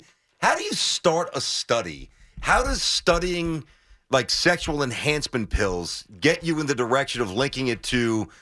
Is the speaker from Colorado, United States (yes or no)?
no; Brooklyn, New York, United States; Well, I grew up with guys in Brooklyn who were Dolphin fans, Cowboy fans.